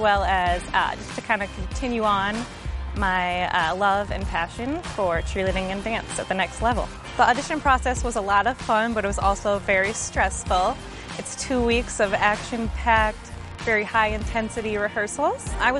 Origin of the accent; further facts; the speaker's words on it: Sioux Falls, South Dakota, United States; I'm from Sioux Falls, South Dakota